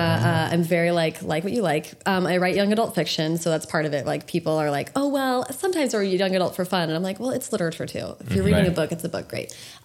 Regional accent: Seattle, Washington, United States; also born or lived in San Jose; So Seattle is where I have spent, that's where my family is. So I'll tell people I'm from Seattle. But I went to high school in San Jose

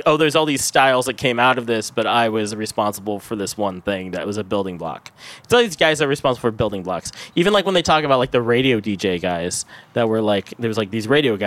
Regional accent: Oakland, California, United States; Bay Area. Like, I lived in Oakland for like 20 years.

